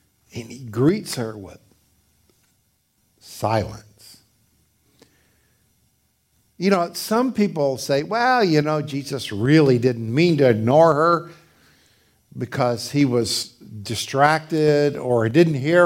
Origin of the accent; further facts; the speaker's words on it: Atlanta, Georgia, United States; I was raised in Atlanta, Georgia, in the Deep South. And segregation and prejudice were rampant and in full swing during that time. I was born in 44